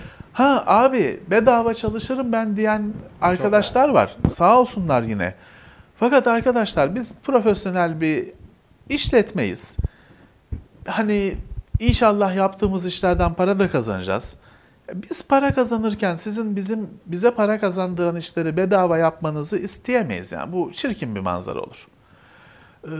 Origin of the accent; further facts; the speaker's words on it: Bakırköy, Istanbul, Turkey; Ya ben Bakırköylüyüm.